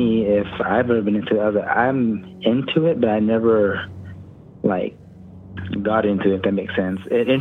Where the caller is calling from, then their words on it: Texas, United States; From Texas.